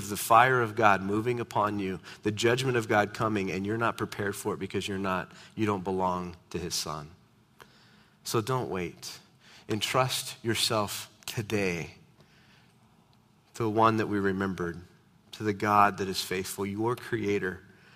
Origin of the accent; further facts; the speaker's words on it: United States; Not only am I a believer, I'm an American.